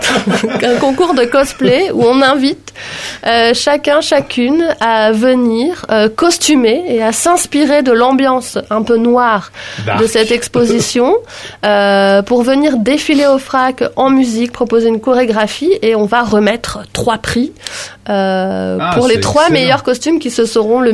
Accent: Montpellier, Occitanie, France; Je le précise parce que moi je suis montpelliéraine.

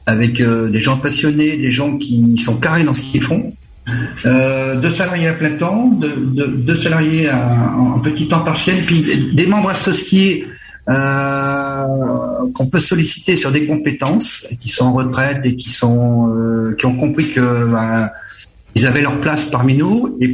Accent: Angoulême, Nouvelle-Aquitaine, France; Je suis né à Angoulême, j'ai été élevé à Vendel.

